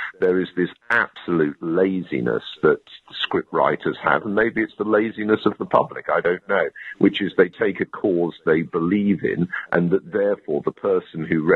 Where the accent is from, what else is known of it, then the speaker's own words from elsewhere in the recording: London, United Kingdom; I grew up in London.